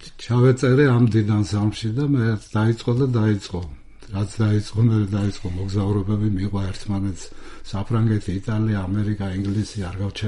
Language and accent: Georgian; Racha-Lechkhumi and Kvemo Svaneti, Georgia; რაჭველი ვარ